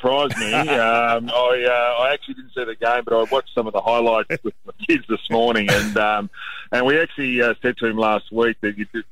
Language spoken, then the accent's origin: English; New South Wales, Australia; born there; I was born in New South Wales